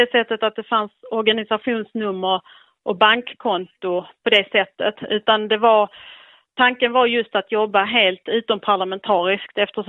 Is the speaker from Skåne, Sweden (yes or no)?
yes; Lund, Skåne, Sweden; jag är född 1973 och jag är uppväxt på landet utanför Lund i Skåne.